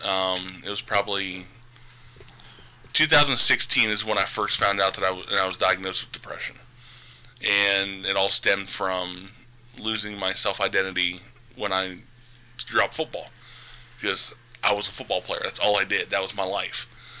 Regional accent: Marion, Ohio, United States; Born and raised in Marion. I've lived in the same house I grew up in.

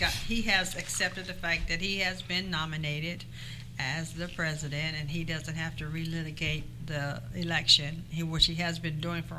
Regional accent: United States; And I feel that we as the American people, as Steve has said, as long as we stand up for what we believe

